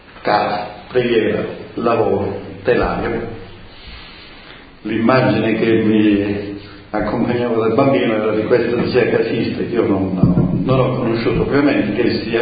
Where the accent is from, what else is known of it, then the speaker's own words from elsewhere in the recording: San Nicola da Crissa, Calabria, Italy; Il mio paese si chiama San Nicola da Crissa, che tra Pizzo e Serra San Bruno. Sono vicino alla Certosa